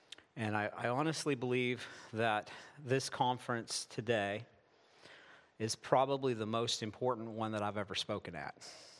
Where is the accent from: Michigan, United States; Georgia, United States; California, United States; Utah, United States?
Michigan, United States; I'm from Michigan. I live in Michigan with my wife, Brooke, of 24 years and my 11 children.